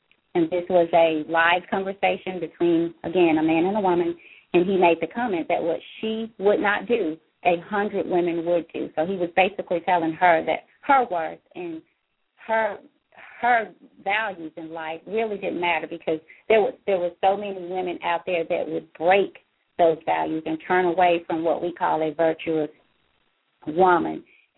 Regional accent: Valdosta, Georgia, United States; now in Cordova, United States; for me, myself … I am born and raised in Valdosta, Georgia

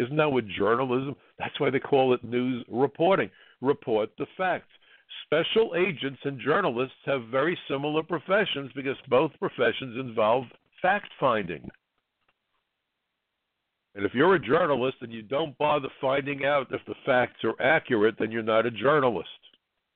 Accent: United States; But first and foremost, I'm an American.

